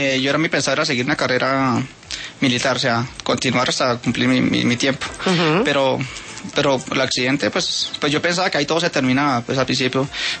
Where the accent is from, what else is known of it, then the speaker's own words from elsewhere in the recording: San Benito, Santander, Colombia; Soy de San Benito, Santander.